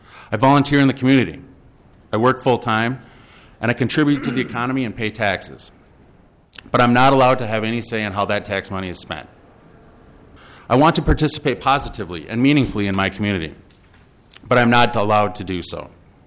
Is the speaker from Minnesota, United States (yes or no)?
yes; Owatonna, Minnesota, United States; Growing up in Owatonna, I was taught that the right to vote is not just an important, sacred right